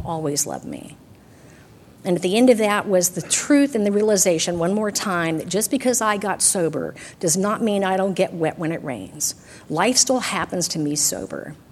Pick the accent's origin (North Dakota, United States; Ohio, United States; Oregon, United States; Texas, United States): Texas, United States; because I am from Texas, and I talked about running him over all the time.